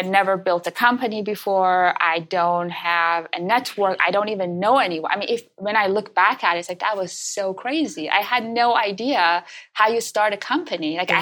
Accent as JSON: {"language": "English", "country": "Iran", "tie": "born or raised there", "moved": "as an adult", "lives_now": "Canada", "said": "I was born and raised in Iran. I did my undergrad there in materials engineering"}